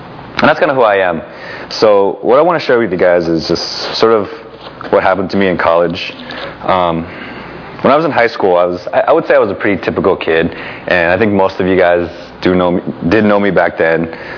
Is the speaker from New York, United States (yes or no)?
no; Fremont, California, United States; Who am I? … I'm from Fremont. I grew up in an Asian household.